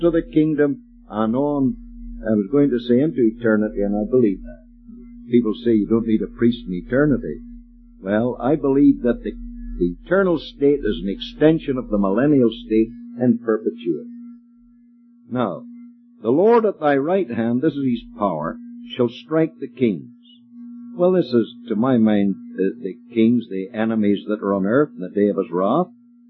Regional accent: Canada; He never will. I'm a Canadian, and we don't want him. We don't want to be Americans.

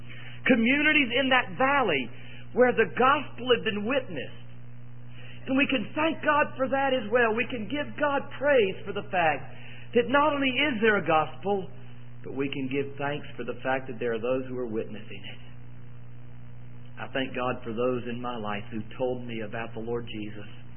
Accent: Fayetteville, United States; I remember, standing in our kitchen, growing up in Fayetteville.

